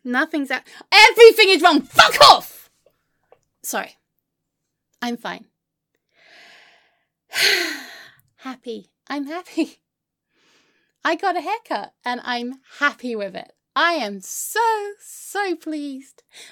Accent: England, United Kingdom; I'm English. I need to moan.

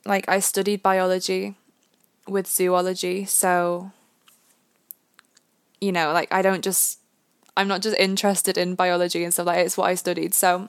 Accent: Florida, United States; now in United Kingdom; So I spent a lot of my time growing up in Florida, and then when we came to the UK, we have like different fruit stickers

